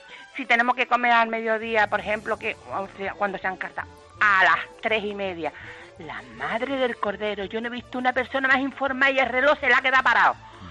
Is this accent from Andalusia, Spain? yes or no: yes; Cádiz, Andalusia, Spain; Yo soy andaluza, soy de Cádiz.